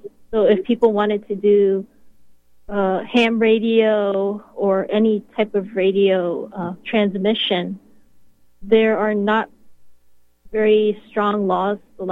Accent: Florida, United States; I was from Central Florida. The areas of Central Florida where I'm familiar with are Kissimmee, Orlando, Altamont Springs, yeah.

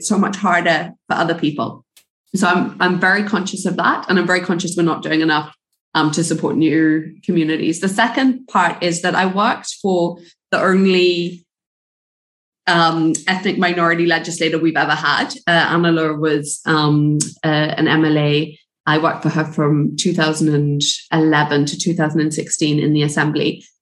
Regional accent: Zimbabwe; I grew up in Zimbabwe, but people can't conflate that.

